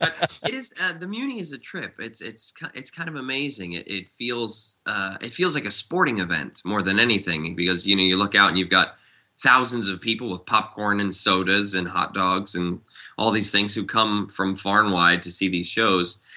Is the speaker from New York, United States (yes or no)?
no; Philadelphia, Pennsylvania, United States; I'm from Philadelphia.